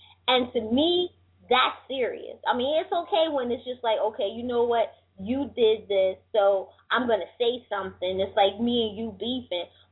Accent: Greensboro, North Carolina, United States; He's supposed to be in Charlotte on Saturday and Greensboro, which is my hometown, tomorrow.

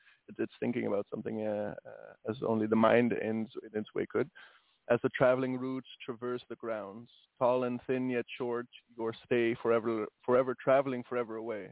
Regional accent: Netherlands; English is a second language; English is not my first language, and I don't think I have evergreen trees in the Netherlands

